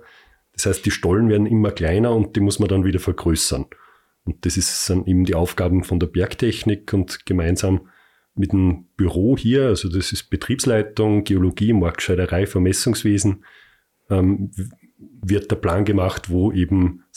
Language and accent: German; Bad Ischl, Upper Austria, Austria; born there; ich bin ja kein gebürtiger Aldaussee, sondern aus Bad Ischl